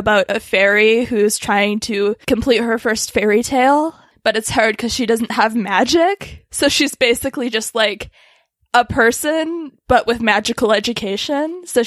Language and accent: English; Canada; And I love this one because I'm Canadian and there are so many Canadian jokes in it.